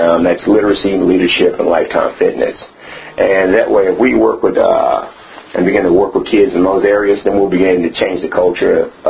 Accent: Houston, Texas, United States; The reason I'm running for this office is because since I was a child growing up in District B, we've had the same, I would say, neglect than we do now.

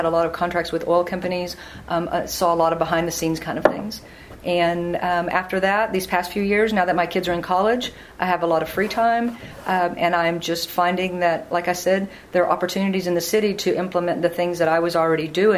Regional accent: Galena Park, Texas, United States; I'm from Galena Park, and no one in my family had ever been to college.

